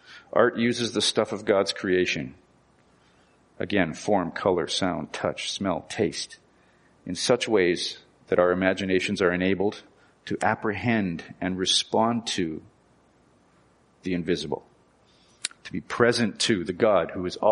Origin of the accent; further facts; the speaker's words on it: Manitoba, Canada; I am from Ukrainian country. Yay, St. Rose, by the way, which is close to Ukrainian country.